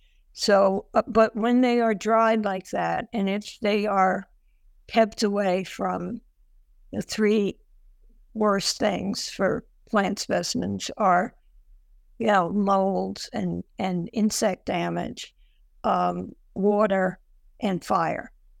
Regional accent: Ireland; I have trouble with H's because I'm Irish

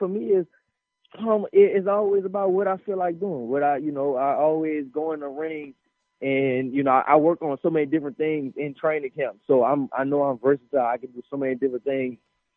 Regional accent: New Orleans, Louisiana, United States; now in Houston, United States; I live in Houston right now. I'm from New Orleans

